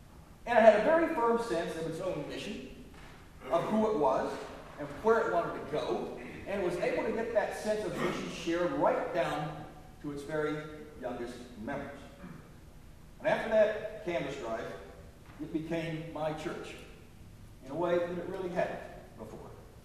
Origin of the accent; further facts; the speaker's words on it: West Virginia, United States; For when my hometown, Southern West Virginia Baptist Church, conducted an every member canvas, I mean, they meant every member.